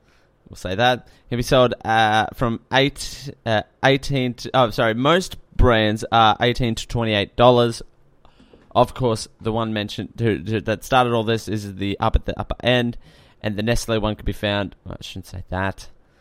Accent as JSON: {"language": "English", "country": "Australia", "said": "we could be talking about American news, but we're Australian, so we put Australian news first."}